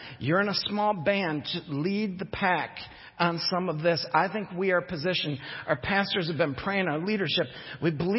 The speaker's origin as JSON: {"language": "English", "town": "Jenison", "region": "Michigan", "country": "United States", "tie": "born or raised there", "said": "And mind you, I grew up in Jenison."}